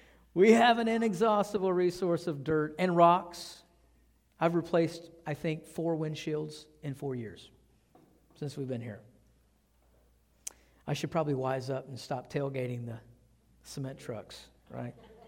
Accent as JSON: {"language": "English", "region": "Texas", "country": "United States", "tie": "born or raised there", "said": "it doesn't cost very much to put rock in your yard here compared to where I grew up in East Texas."}